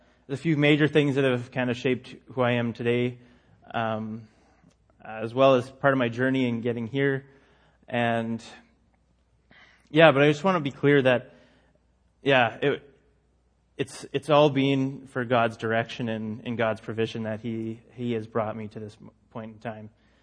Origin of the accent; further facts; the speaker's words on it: Hussar, Alberta, Canada; But this is my hometown. About 150 people. Nice and small. If you go from Calgary, go straight east 60 miles, you will find Hazar.